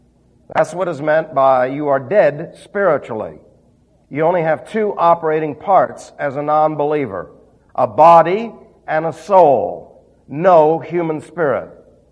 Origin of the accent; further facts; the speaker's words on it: Macedonia, Greece; Well, I'm a mountain man. I came from Macedonia. And we talk very slow, don't you know?